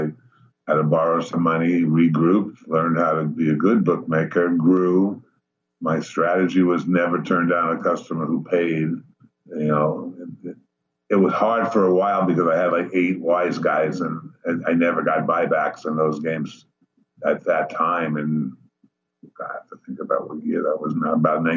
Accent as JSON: {"language": "English", "town": "Richmond Hill", "region": "New York", "country": "United States", "tie": "born or raised there", "said": "My first 37 years was spent in various places in Queens. I grew up my first 10 years in Richmond Hill, moved to South Jamaica"}